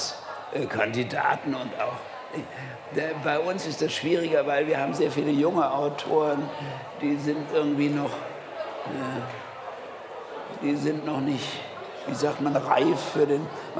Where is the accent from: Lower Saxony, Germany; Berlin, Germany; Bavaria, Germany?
Berlin, Germany; Ich bin Berliner, lebe mit Türken zusammen und irgendwann reden mich die Türken in Deutsch an.